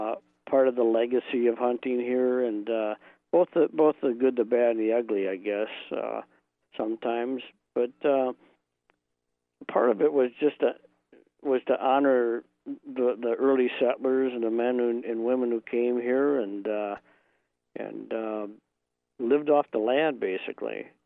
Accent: Wisconsin, United States; Growing up in Marquette County and seeing actually being old enough now to see the changes that have taken place

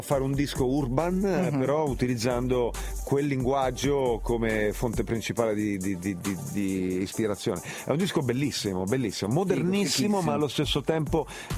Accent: Rome, Lazio, Italy; born there; io sono nato a Roma e ho scoperto l'hip hop.

